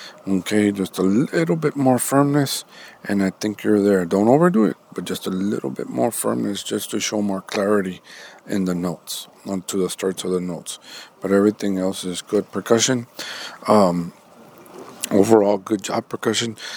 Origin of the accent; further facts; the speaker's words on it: Rio Grande City, Texas, United States; I am from Rio Grande City.